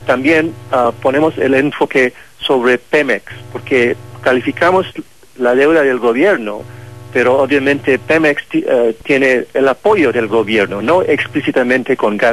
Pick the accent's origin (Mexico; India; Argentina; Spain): India; Soy de la India.